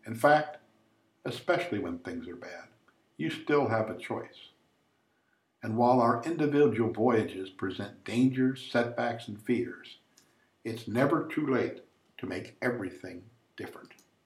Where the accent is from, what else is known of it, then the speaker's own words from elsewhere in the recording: Sacramento, California, United States; I'm an artist from Sacramento, California